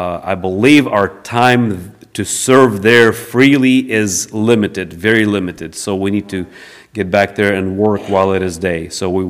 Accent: Ukraine; English is a second language; myself and my wife, we are both from Ukraine and are fluent in Russian

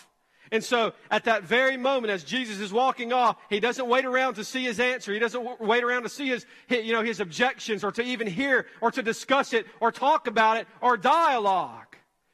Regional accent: the South, United States; Growing up in the Bible Belt, which I think we've lost the belt in America today. Not quite certain there is a such thing as a Bible Belt any longer. But growing up here in this particular region

